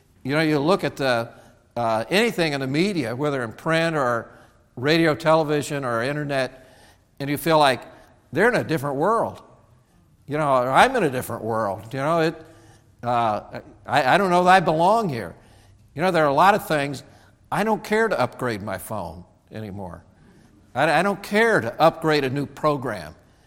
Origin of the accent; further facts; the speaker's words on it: Indiana, United States; Somehow I feel like I'm from Indiana. I grew up there. That's my home.